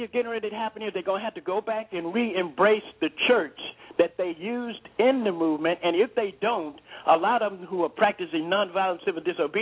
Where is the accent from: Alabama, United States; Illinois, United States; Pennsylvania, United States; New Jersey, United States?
Alabama, United States; Tuscaloosa; This ain't going to be popular in Chicago, but I'm going to say it because I'm from Tuscaloosa.